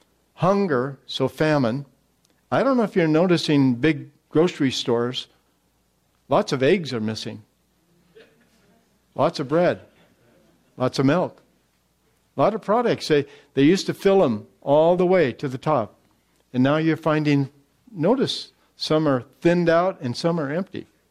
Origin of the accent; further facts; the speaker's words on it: United States; And then I realized, first of all, I'm an American.